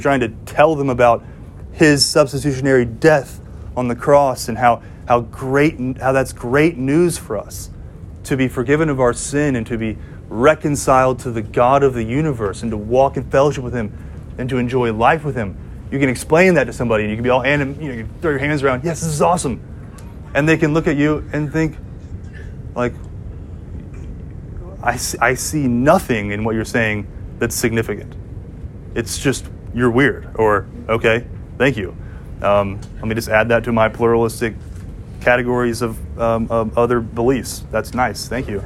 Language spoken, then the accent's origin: English; Savannah, Georgia, United States; So I'm from Savannah, Georgia. I don't know if y'all knew that. I'm from a coastal city.